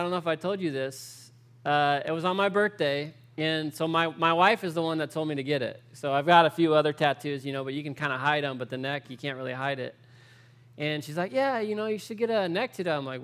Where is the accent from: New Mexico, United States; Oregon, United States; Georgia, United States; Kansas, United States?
New Mexico, United States; also born or lived in California; But I'm from California, but I grew up in New Mexico, the state of New Mexico, and so Florida's all right.